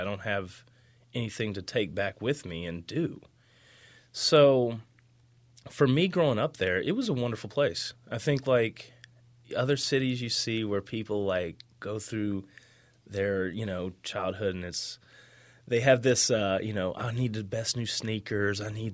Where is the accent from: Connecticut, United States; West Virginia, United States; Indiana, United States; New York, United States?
West Virginia, United States; Stanford; I grew up in Beckley, West Virginia, which more accurately, I grew up in Stanford, which is an unincorporated town right beside of Beckley.